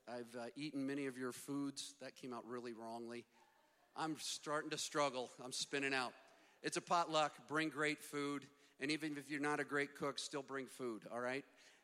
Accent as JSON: {"language": "English", "region": "Midwest", "country": "United States", "tie": "born or raised there", "lives_now": "Arizona, United States", "said": "Now, most block parties, growing up in the Midwest, block parties happened outside."}